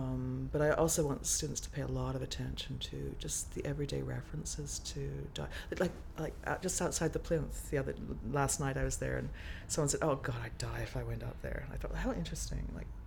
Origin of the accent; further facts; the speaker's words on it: London, United Kingdom; I grew up in Southeast London, and we had no money.